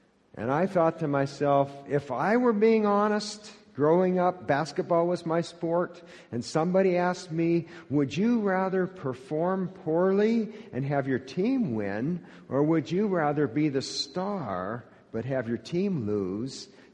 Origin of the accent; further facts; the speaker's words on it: The Dalles, Oregon, United States; also born or lived in Astoria, Oregon; I was born in Astoria, Oregon, lived there for 5 years, moved to the Dalles, Oregon. Those towns are about the same size.